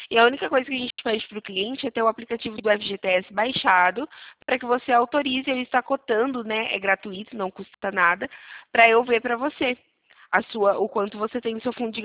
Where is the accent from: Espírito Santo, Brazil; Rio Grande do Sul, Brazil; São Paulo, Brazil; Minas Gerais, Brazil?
São Paulo, Brazil; Santa Bárbara d'Oeste; Eu sou aqui de Santa Bárbara do Oeste, no interior de São Paulo.